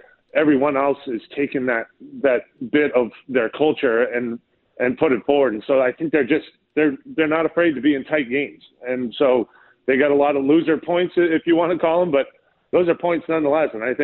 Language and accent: English; Boston, Massachusetts, United States; Well, don't forget, I grew up in Boston, and that's where I got my dunks.